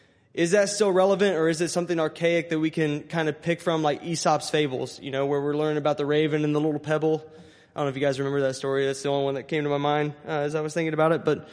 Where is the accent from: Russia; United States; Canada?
United States; Linton; now in Columbus, United States; I grew up here in Linton. I am a certified Linton Minor alum, so minor pride.